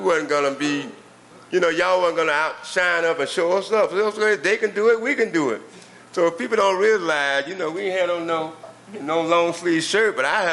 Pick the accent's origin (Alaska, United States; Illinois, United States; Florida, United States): Florida, United States; I'm from Florida, okay? I ain't down with this